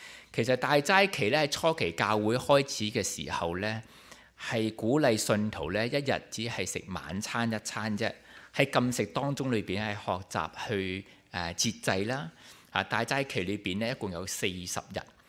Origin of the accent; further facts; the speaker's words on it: Taishan, Guangdong, China; also born or lived in Vancouver; now in Mississauga, Canada; 咁因为我哋台山人呢， … 咁就台山人啦。我自己呢就成长喺圣公会嘅家庭，我係第五代嘅圣公会嘅信徒，